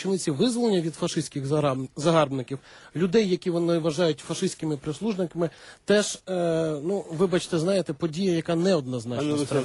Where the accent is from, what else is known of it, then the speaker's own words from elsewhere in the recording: Lviv, Lviv Oblast, Ukraine; оскільки я львів'янин, фактично бачив, як розвивався цей рух